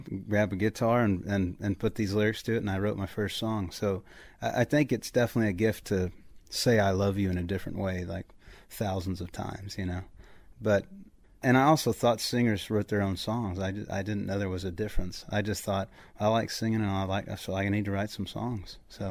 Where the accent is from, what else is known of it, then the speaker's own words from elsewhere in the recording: Texas, United States; You know, I grew up in Texas and started touring the U.S., and it was like, there's more farms in New York State than there are everywhere.